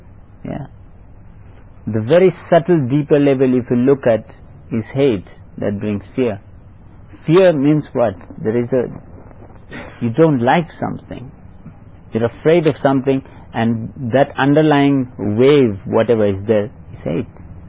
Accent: India; also born or lived in Myanmar; And because I'm an Indian, we have politics in our blood.

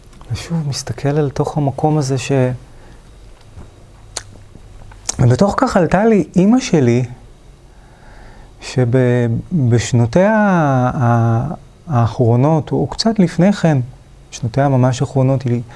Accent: Holon, Tel Aviv District, Israel; also born or lived in Kfar Saba; נולדתי בכפר סבא לפני 55-56 שנה, למדתי ככה, גדלתי בחולון

